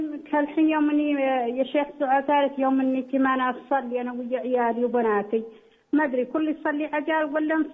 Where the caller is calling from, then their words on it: Jordan; أنا من الأردن أنا